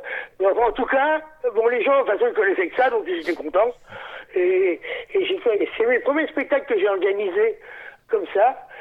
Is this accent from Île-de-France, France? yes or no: yes; Maisons-Alfort, Île-de-France, France; Et moi, j'ai créé dans ma petite, dans ma ville où j'ai grandi, à Maison-Alfort, j'ai créé ce qu'on appelait une section.